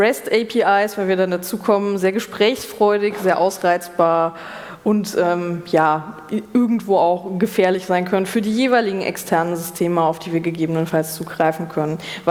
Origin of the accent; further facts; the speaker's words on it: Regensburg, Bavaria, Germany; Ich habe gesagt, ich komme aus Regensburg.